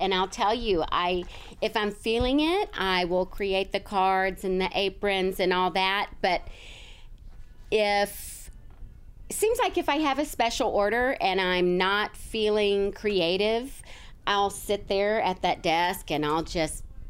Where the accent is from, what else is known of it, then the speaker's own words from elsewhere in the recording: Memphis, Tennessee, United States; Growing up in Memphis, my mom used to take me to the Pink Palace Arts and Crafts Show every year.